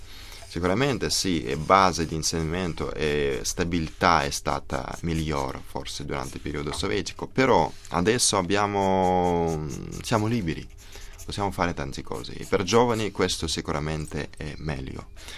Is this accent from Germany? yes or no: no; Russia; Italian is a second language; io ho finito il conservatorio di Mosca proprio 2 anni fa, così diciamo che sono cresciuto nella Russia e imparato tante cose.